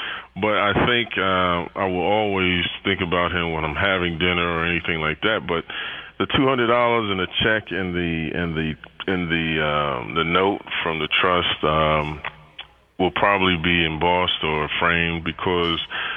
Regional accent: New York, United States; I mean, I'm from New York, and I'm rooming with a manager

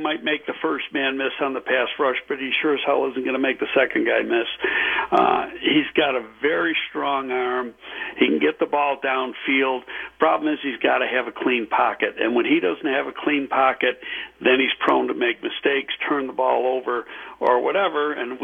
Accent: Buffalo, New York, United States; You know, I'm from Buffalo.

